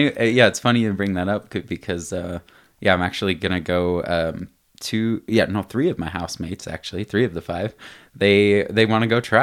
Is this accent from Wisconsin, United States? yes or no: no; Salt Lake City, Utah, United States; growing up in Salt Lake, it really is this, you know, city bumped up right against the mountains.